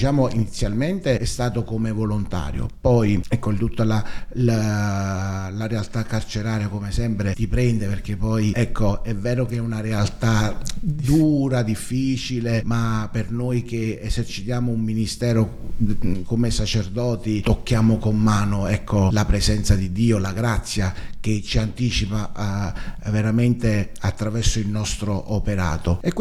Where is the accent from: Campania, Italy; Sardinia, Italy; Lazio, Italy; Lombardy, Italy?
Campania, Italy; Naples; Sì, sono napoletano. Sono originario di Ponticelli, quindi un'area molto conosciuta a Napoli